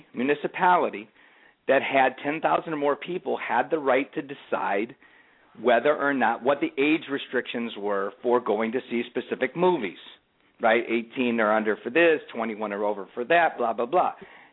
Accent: Illinois, United States; I grew up in Illinois, but right near the Wisconsin border.

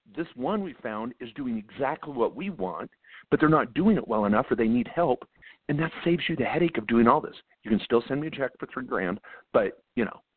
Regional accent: Eugene, Oregon, United States; born there; I was born in Eugene, Oregon in 1968.

